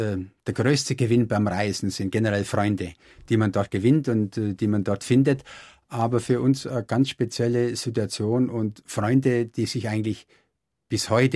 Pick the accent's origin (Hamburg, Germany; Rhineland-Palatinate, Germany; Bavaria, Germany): Bavaria, Germany; Ich komme aus Nördlinger Ries, das ist eine fruchtbare Gegend